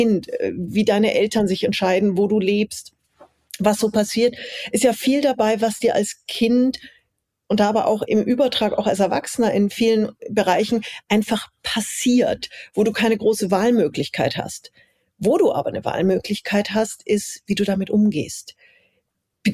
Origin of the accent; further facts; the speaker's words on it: Munich, Bavaria, Germany; born there; Also ich wurde in München in der Tat als eineiger Zwilling geboren.